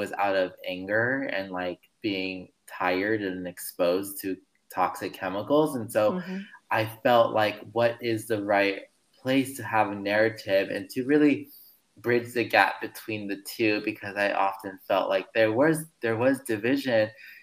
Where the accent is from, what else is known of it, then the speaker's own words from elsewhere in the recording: Los Angeles, California, United States; I grew up in Los Angeles, California, also known as Tongvaland. My parents had immigrated from Mexico to the U.S. in the 1980s to seek this rhetoric of the American dream.